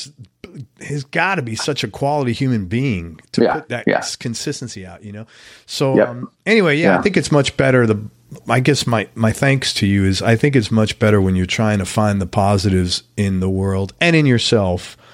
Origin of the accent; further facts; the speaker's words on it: New York City, New York, United States; I have a very old … record that I bought in the Village. I grew up in New York City.